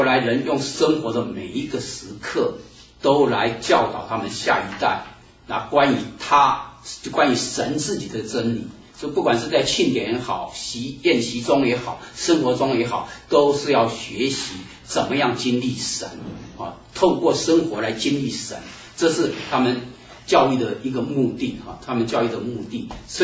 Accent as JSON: {"language": "Chinese", "country": "China", "said": "跟我们中国人差不多哈。我们中国人孩子教不好，你觉得是怎么样？"}